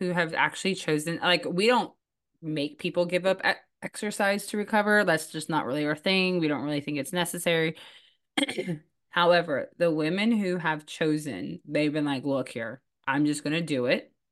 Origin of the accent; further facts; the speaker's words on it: California, United States; And I grew up in the East Bay of California.